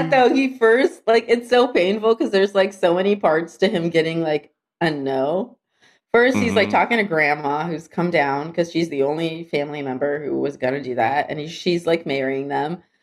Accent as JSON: {"language": "English", "country": "Ukraine", "said": "I'm from Ukraine. We only do kilometers."}